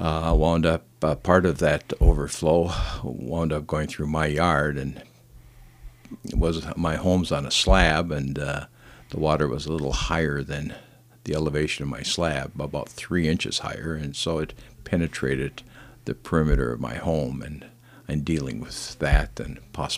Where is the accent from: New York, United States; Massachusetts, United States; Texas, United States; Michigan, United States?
Michigan, United States; Calumet; Born and raised in Calumet, a local boy. Went off to work for the Michigan State Highway Department right out of high school on a co-op program.